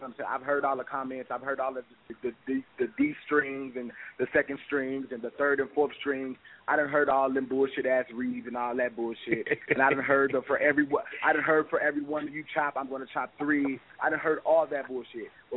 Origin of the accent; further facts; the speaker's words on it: Midwest, United States; I'm from the Midwest.